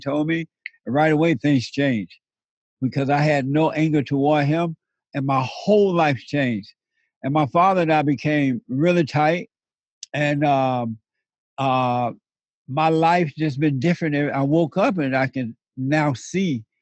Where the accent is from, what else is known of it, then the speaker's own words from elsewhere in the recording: Alabama, United States; But, you know, I grew up in Alabama on a plantation. I'm born there.